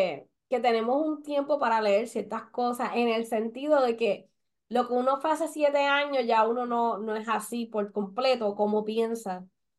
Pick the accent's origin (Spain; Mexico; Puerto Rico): Puerto Rico; soy el boricua.